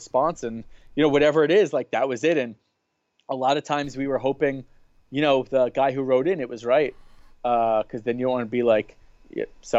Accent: Florida, United States; I didn't have an NBA team growing up, even though I was from South Florida.

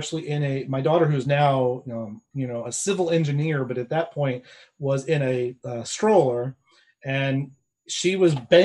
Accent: Illinois, United States; now in Baltimore, United States; And now I am not from Baltimore originally. I didn't move here until the late 80s. I grew up in Illinois

